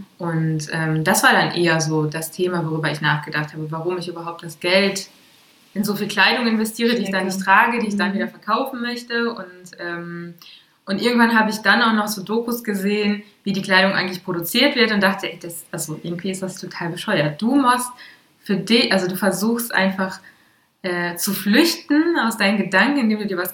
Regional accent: Latvia; now in Germany; also wir sind ja aus Lettland hier hingezogen, haben auch relativ lange in einer Notwohnung gewohnt

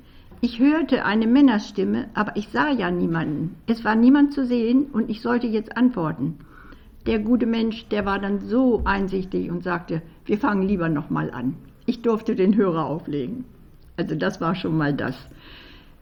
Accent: Dorfmark, Lower Saxony, Germany; born there; denn ich bin ja in Dorfmark geboren

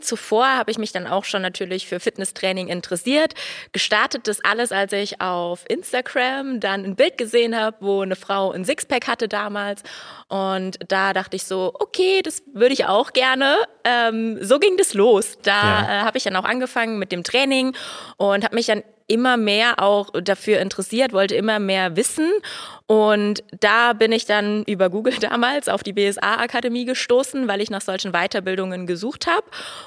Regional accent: Saarland, Germany; now in Freising, Germany; Ich wohne in Freising, komme aus dem Saarland.

